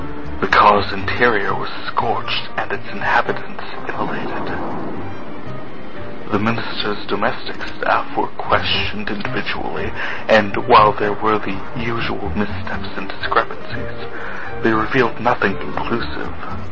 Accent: North Dakota, United States; I am from North Dakota, where we are enjoying a gloriously pleasant November

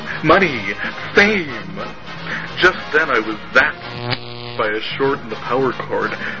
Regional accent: North Dakota, United States; I am from North Dakota, where we have our own area code and everything

